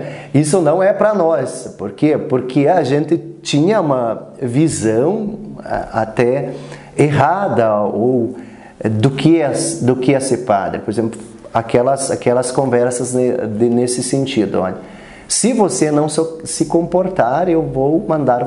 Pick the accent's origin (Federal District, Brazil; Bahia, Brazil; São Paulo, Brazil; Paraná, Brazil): Paraná, Brazil; Prudentópolis; born there; Eu sou nascido em Prudentópolis. Prudentópolis que tem assim algo de especial, que é considerada a Ucrânia brasileira